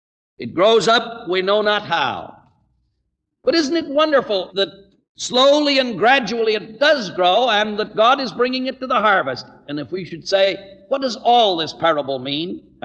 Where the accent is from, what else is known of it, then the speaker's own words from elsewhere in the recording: California, United States; I was born in California and I lived in vineyards.